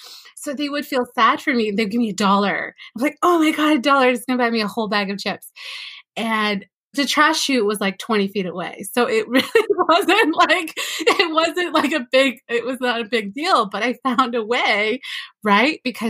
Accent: California, United States; born there; So I literally would spend all my allowance money on chips in Mexico or here in the States. I was born in California

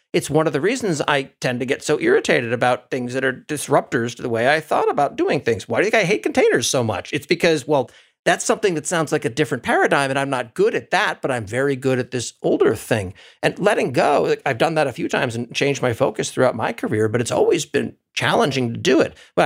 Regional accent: New England, United States; growing up in New England, I remember those days too.

